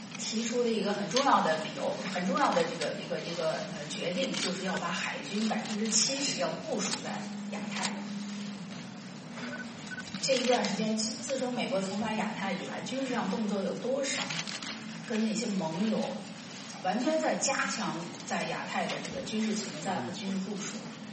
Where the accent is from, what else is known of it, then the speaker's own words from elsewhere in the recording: China; 我们大部分中国人